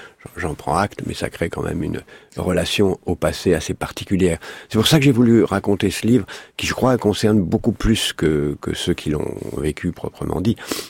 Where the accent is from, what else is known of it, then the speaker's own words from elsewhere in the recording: Algeria; now in France; je suis algérien et français. Je suis d'abord, évidemment, un citoyen français, mais on n'oublie jamais le pays de son enfance, le pays de sa naissance. Même si en Algérie, j'étais évidemment français